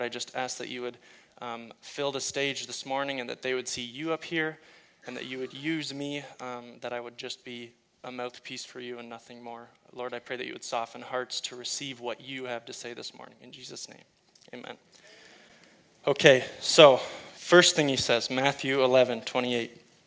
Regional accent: Heidelberg, Ontario, Canada; I grew up in Heidelberg, which is just out by St. Jacob's, spent most of my childhood there.

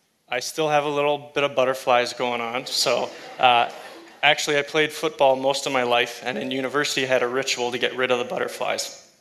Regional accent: Heidelberg, Ontario, Canada; I grew up in Heidelberg, which is just out by St. Jacob's, spent most of my childhood there.

